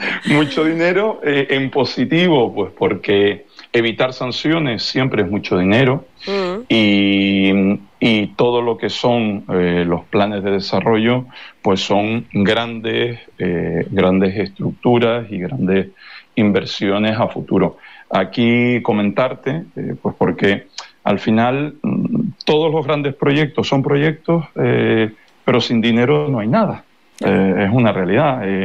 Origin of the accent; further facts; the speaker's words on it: Canary Islands, Spain; nuestra particularidad como canarios no es por querernos diferenciales